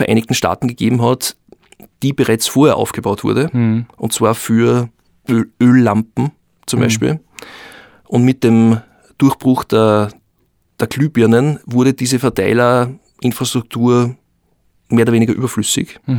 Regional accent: Austria; born there; also ich bin ein gebürtiger Österreicher

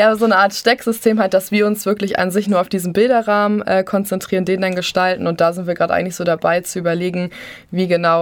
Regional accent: Lübeck, Schleswig-Holstein, Germany; Ich bin 24 Jahre alt, komme ursprünglich aus Lübeck und bin jetzt ja seit 3 Jahren hier in Deggendorf oder in Bayern zum Studieren.

